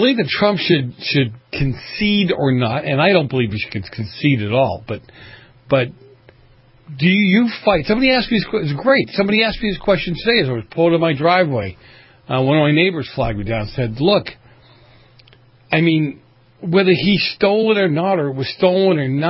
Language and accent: English; Boston, Massachusetts, United States; And growing up where I grew up in Boston